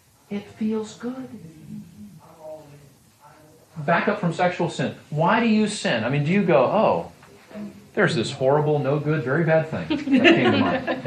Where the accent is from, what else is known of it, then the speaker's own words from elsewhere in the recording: Texas, United States; No, I'm from Texas.